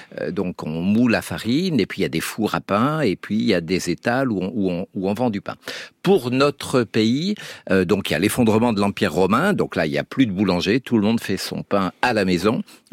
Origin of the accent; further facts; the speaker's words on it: France; chez nous en France